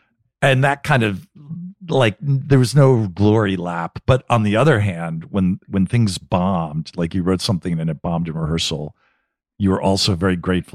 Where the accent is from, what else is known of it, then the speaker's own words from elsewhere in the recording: New Jersey, United States; I grew up in New Jersey.